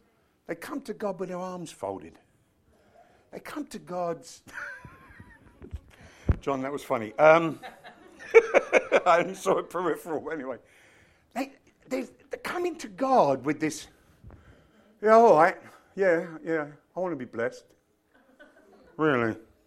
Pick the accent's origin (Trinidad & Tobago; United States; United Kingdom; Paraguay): United Kingdom; And I'm British. I'm not an extroverted American.